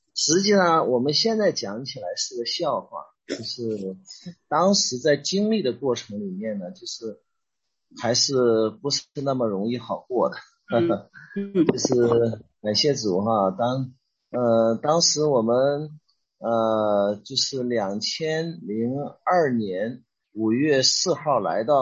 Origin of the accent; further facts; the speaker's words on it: Shandong, China; 我们是用我们老家的话，我们家是山东的，我说的是我们老家的方言